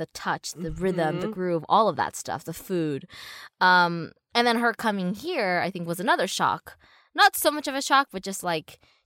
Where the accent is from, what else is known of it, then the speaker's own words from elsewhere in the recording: United States; But the thing of really growing up in America, mm-hmm. but still having close ties to the culture